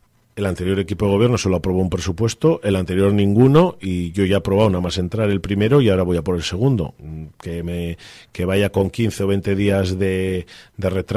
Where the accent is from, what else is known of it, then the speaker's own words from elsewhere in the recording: Laredo, Cantabria, Spain; lo primero para mí es mi pueblo, Laredo y los laredanos.